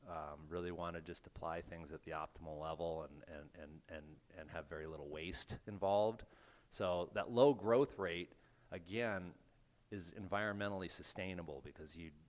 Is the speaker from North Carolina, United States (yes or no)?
no; Corvallis, Oregon, United States; I'm from Corvallis, which is in the middle of the Willamette Valley. It's the home of Oregon State University.